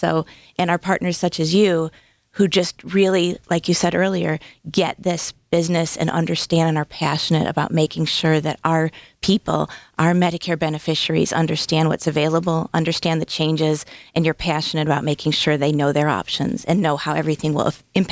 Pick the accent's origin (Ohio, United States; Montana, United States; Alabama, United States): Ohio, United States; Cleveland; I'm from Cleveland, Ohio, and I started doing what you do, benefit reviews, helping clients.